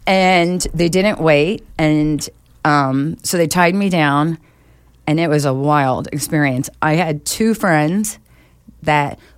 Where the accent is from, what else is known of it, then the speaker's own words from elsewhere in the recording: California, United States; I did a 3-week trip to California, my home state.